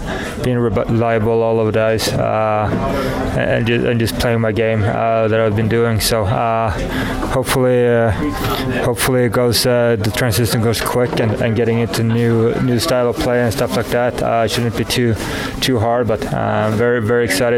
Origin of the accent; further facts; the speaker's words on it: Boden, Norrbotten County, Sweden; English is a second language; forward from Sweden, and my hometown is Boden.